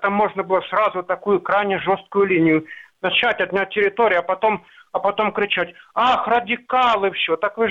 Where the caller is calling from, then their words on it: Sloviansk, Donetsk Oblast, Ukraine; из города Славянска.